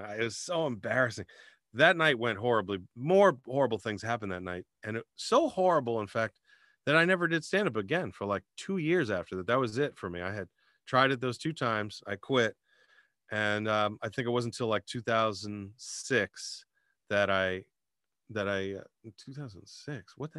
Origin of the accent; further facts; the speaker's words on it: Virginia, United States; now in California, United States; When I moved to California from the East Coast, I grew up in Virginia.